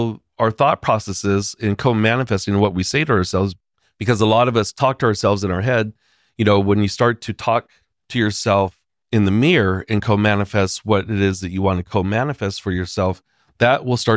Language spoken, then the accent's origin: English; San Jose, California, United States; I grew up in East San Jose and I was getting jumped.